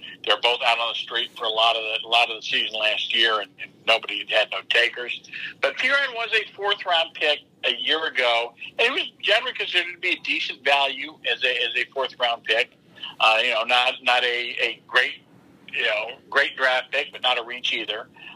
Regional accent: McLean, Virginia, United States; You know, I drive by it every time, and I never, considering I'm from McLean, you would think that I would stop there some point.

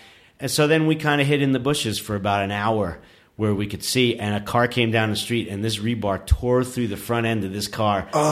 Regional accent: New York City, New York, United States; We were so bad when we were kids. I mean, I grew up in New York City, and like, especially on Halloween, that's, you know, when shit would really just hit the fan.

